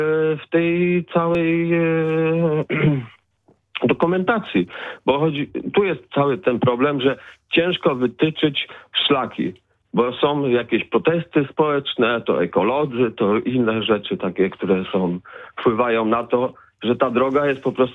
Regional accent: Poznań, Greater Poland Voivodeship, Poland; my jako poznaniacy jesteśmy tacy europejscy, nowocześni

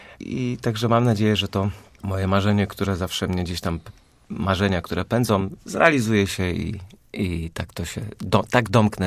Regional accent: Rakoniewice, Greater Poland Voivodeship, Poland; Tak, to moje rodzinne miasto, tam jeszcze cały czas rodzice

